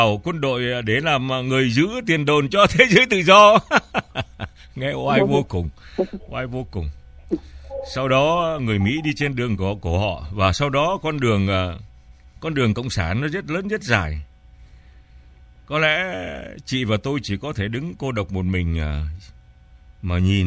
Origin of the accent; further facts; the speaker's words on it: Southern Vietnam, Vietnam; now in United States; tôi sinh ở miền Bắc, sống ở miền Nam, bây giờ đang ngồi tại Hoa Kỳ nói chuyện với chị.